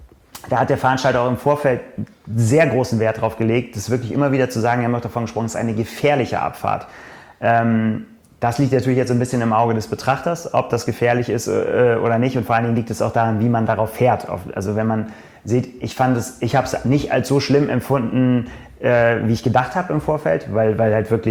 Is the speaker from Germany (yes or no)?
yes; Northern Germany, Germany; Als Norddeutscher muss man immer vorsichtig sein, was man als Berg bezeichnet und was nicht.